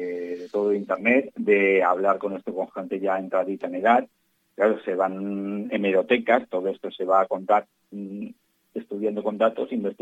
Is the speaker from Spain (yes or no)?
yes; Valencian Community, Spain; yo de donde soy, la cadena autonómica se llamaba Canal Nou, y naciendo en el 89